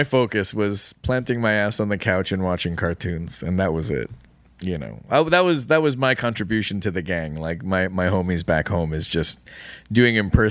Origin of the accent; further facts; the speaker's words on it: Toronto, Ontario, Canada; Yeah, we're from the same native Toronto, Toronto, Ontario.